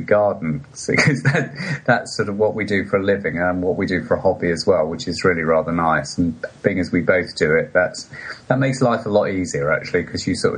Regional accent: West Midlands, United Kingdom; And I grew up in the Midlands, sort of in the heart of England, in Warwickshire. And I grew up in a very sort of typical semi-detached house.

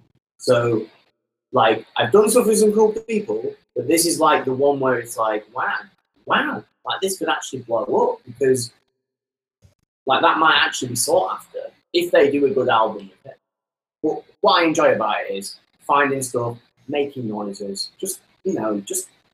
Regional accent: United Kingdom; I am so British.

